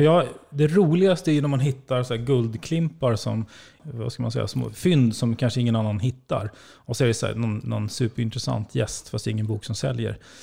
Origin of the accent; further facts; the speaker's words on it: Nacka, Stockholm County, Sweden; Från Nacka, från Orminge. Och växte ju själv upp i med skilda föräldrar. Så att jag växte inte upp i någon akademiker läshem.